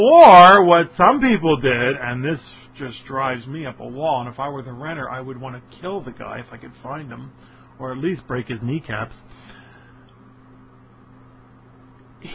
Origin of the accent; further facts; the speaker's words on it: Philadelphia, Pennsylvania, United States; I'm from Philadelphia. Everybody in Philadelphia has a good friend.